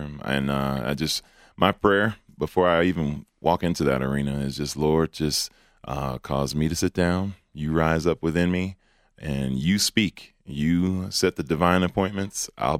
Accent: Denver, Colorado, United States; also born or lived in New York; For me, I grew up right here in Denver. My mother and I'm originally from New York. And my mother and I, we moved out here in 1979.

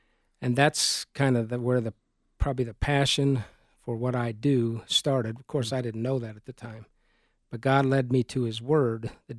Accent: Colorado Springs, Colorado, United States; Well, at 15, I grew up in Colorado Springs

